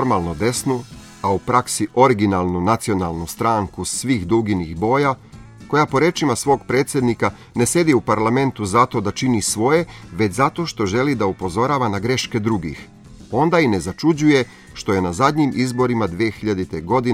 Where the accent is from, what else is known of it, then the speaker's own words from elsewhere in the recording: Slovenia; Serbian is a second language; Kao Slovenac i građanin Slovenije u mojoj deželi, u stvari se najbolje osjećam